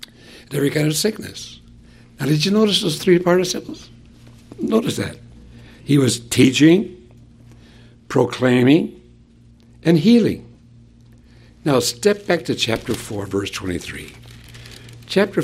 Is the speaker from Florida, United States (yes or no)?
no; Hinckley, Minnesota, United States; You may remember I grew up in Hinckley, Minnesota, where the men are men and pansies are flowers. And the women are slightly above average. That's where I grew up.